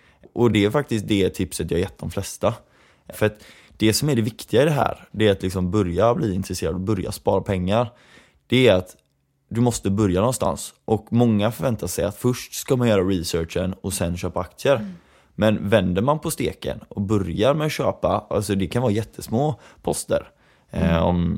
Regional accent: Kungsbacka, Halland County, Sweden; egentligen kommer jag från Kungsbacka från början, men jag har flyttat en hel del lite fram och tillbaka. Så jag brukar säga Västra Götaland-regionen generellt sett.

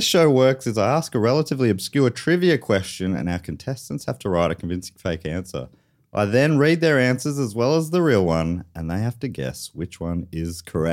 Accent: Nottingham, East Midlands, United Kingdom; Or finally, I am from Nottingham and Croggy is my nana.

